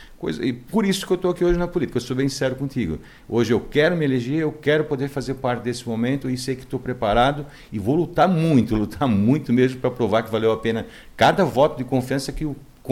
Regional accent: Brusque, Santa Catarina, Brazil; now in Guabiruba, Brazil; Eu sou brusquense, nasci em Brusque, vivi aqui até meus 36 anos de idade. Passei a morar na cidade vizinha, na filha de Brusque, Guabiruba.

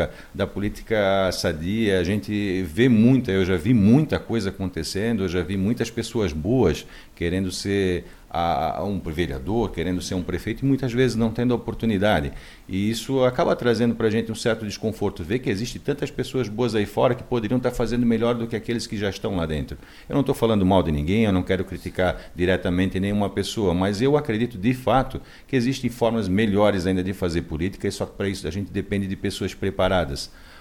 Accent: Brusque, Santa Catarina, Brazil; now in Guabiruba, Brazil; Eu sou brusquense, nasci em Brusque, vivi aqui até meus 36 anos de idade. Passei a morar na cidade vizinha, na filha de Brusque, Guabiruba.

